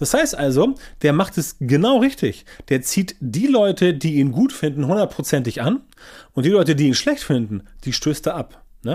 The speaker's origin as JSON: {"language": "German", "region": "Northern Germany", "country": "Germany", "said": "Ich bin kein Schwabe, komme aus dem hohen Norden"}